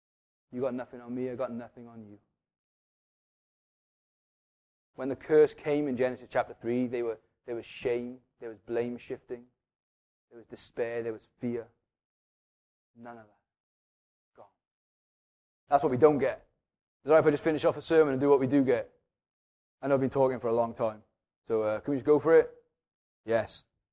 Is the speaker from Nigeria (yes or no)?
no; Wales, United Kingdom; I'm a Welsh Valleys chapel boy.